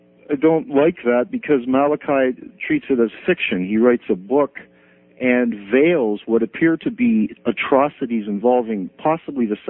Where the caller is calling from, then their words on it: London, Ontario, Canada; Hi there, I'm calling from London, Ontario, Canada.